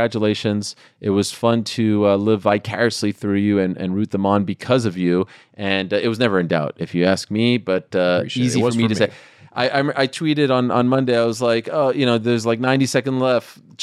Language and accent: English; Montreal, Quebec, Canada; when I was a kid growing up in Montreal